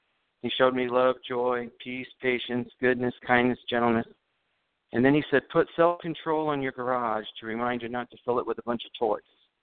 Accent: Illinois, United States; I grew up in Illinois, but, you know, other than that I-44 corridor, you know, I had never been to Branson.

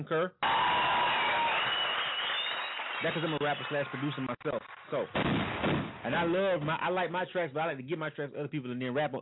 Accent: Panama City, Florida, United States; And I'm from Panama City, a.k.a. the Banging Bay.

